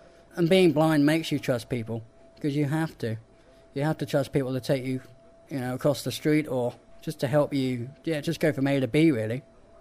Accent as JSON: {"language": "English", "town": "Weston-super-Mare", "region": "South West England", "country": "United Kingdom", "said": "Originally Weston-super-Mare in southwest England."}